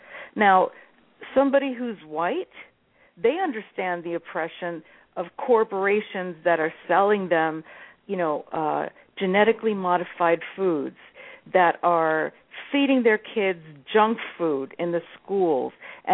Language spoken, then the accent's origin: English; New York, United States; I grew up as a Puerto Rican. I'm from New York. I'm a New Yorican is what we call ourselves. And I grew up in the projects in the Bronx